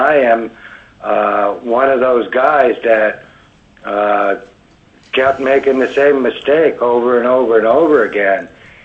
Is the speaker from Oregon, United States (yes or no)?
no; Fairbanks, Alaska, United States; Through the chair … I am from Fairbanks, actually.